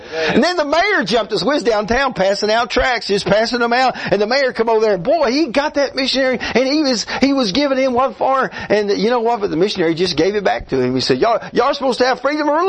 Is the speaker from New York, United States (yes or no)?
no; Texas, United States; And I said, I'm going to jail over here in Romania. And I said, I'm from Texas. I want to go home.